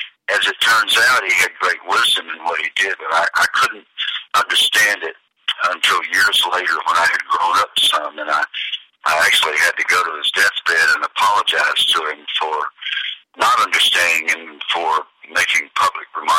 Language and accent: English; Atlanta, Georgia, United States; accent: Southern; I was from Atlanta, Georgia. I had a Southern accent